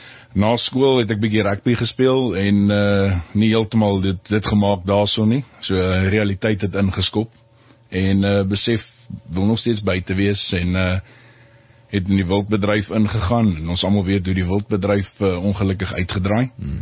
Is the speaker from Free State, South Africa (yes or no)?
no; Pretoria, Gauteng, South Africa; ek kom eintlik uit 'n transport agtergrond uit in Pretoria. My pa was betrokke in die ou Bobo-Tatswana met busse, mense getransport en Pretoria groot geword.